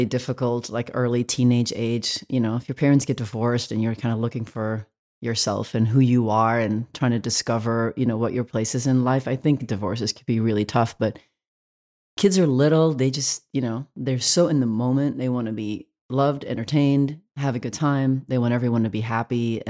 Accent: Belgium; Yeah, I grew up in Belgium.

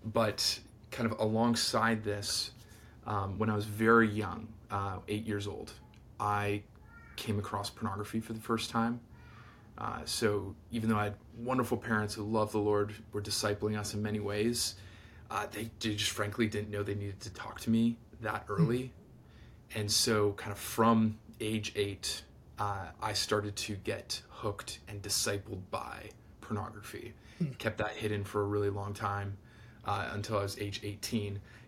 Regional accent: Niagara Falls, Ontario, Canada; But yes, I'm from the Niagara Falls area.

